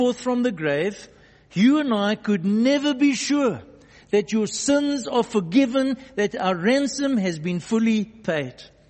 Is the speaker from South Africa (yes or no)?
yes; Johannesburg, Gauteng, South Africa; I grew up in Johannesburg, and because Johannesburg is literally hundreds of tunnels underneath of it, we frequently experienced earth tremors.